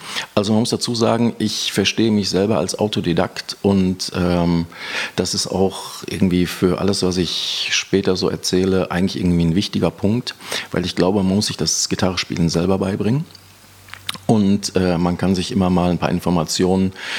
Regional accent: Hagen, North Rhine-Westphalia, Germany; born there; Ich bin gebürtig aus Hagen, was irgendwie für meine Entwicklung irgendwie ein ziemlich zentraler Punkt war.

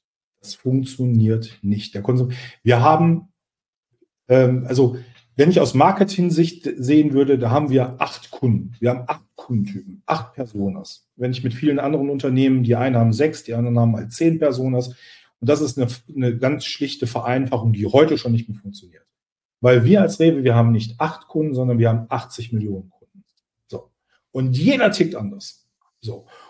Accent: North Rhine-Westphalia, Germany; ich komme zum Beispiel eher aus der Richtung Ruhrpott

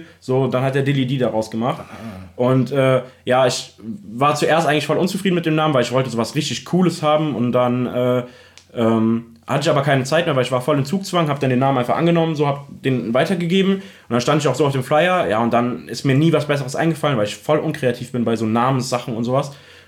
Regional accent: Remagen, Rhineland-Palatinate, Germany; now in Bad Breisig, Germany; Also ich wohne in Remagen, beziehungsweise in Bad Breisig, aber ich komme ursprünglich aus Remagen, das ist in der Nähe von Bonn.

